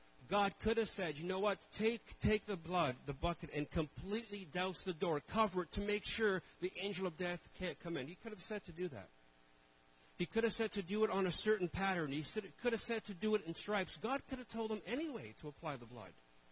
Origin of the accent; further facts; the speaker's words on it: Toronto, Ontario, Canada; My parents came from Portugal to Canada when I was just 2 years old. And we grew up in a very poor part of Toronto. There was gangs. I grew up on Sterling Avenue in Toronto, across the street from a junkyard.